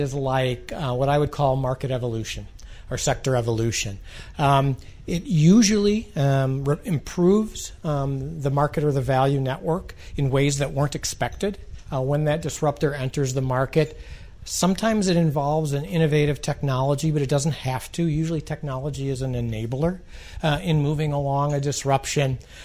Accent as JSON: {"language": "English", "town": "Milwaukee", "region": "Wisconsin", "country": "United States", "lives_now": "Omaha, United States", "said": "I came from Milwaukee, so you can imagine."}